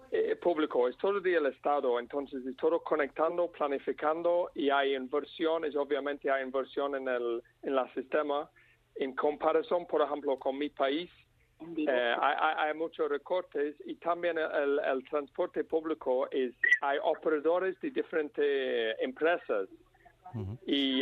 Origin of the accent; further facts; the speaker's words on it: Sheffield, Yorkshire and the Humber, United Kingdom; Spanish is a second language; now in Madrid, Spain; Ah, sí, soy de una ciudad que se llama Sheffield, en el norte de Inglaterra.